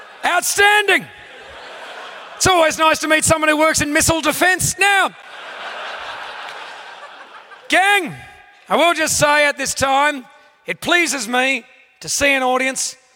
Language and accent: English; Australia; accent: Australian; Normally at the end of the show, I reveal the fact I'm Australian and it's a bit of a surprise, but at the moment, I'm gonna need that Australian accent